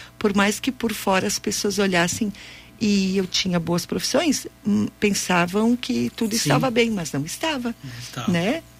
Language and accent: Portuguese; Farroupilha, Rio Grande do Sul, Brazil; Então, eu sou aqui de Farroupilha mesmo